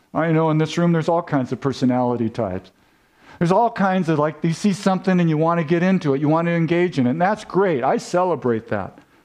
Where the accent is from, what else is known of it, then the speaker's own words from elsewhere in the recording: San Diego, California, United States; Well, you know I'm from San Diego, right?